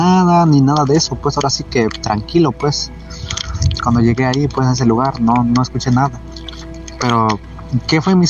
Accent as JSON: {"language": "Spanish", "region": "Oaxaca", "country": "Mexico", "tie": "born or raised there", "said": "Yo soy originario aquí de la Sierra Mija, aquí de Oaxaca."}